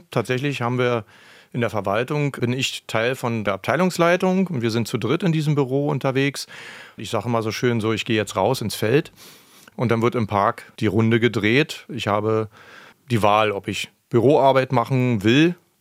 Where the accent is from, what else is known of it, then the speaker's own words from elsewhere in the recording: Teltow, Brandenburg, Germany; also born or lived in Berlin; Ich komme ja ursprünglich nicht aus Berlin, bin zwar in Berlin geboren, bin aber in Teltow groß geworden, also so ein Teltower Rübchen.